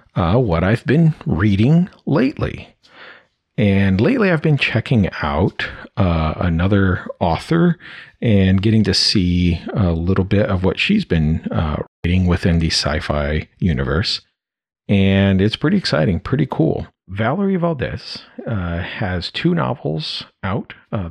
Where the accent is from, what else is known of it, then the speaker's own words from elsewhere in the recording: Brazil; now in United States; I grew up in South America, in Brazil